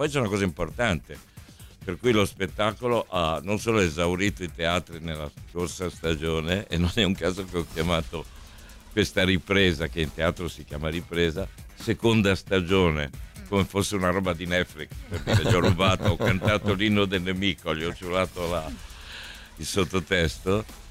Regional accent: Monfalcone, Friuli-Venezia Giulia, Italy; born there; io sono nato a Monfalcone, quindi mi faceva anche piacere.

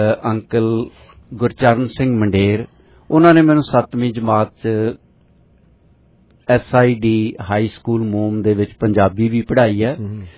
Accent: Punjab, India; ਮੇਰਾ ਪਿੰਡ ਤਹਿਸੀਲ ਬਰਨਾਲਾ ਜ਼ਿਲ੍ਹਾ ਸੰਗਰੂਰ ਚ ਹੈ।

